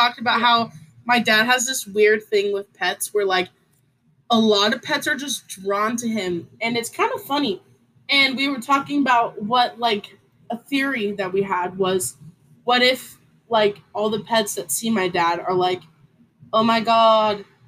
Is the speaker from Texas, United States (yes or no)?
no; Arizona, United States; Oh, well, I lived in Arizona my whole life, but I'm not going to tell you what area.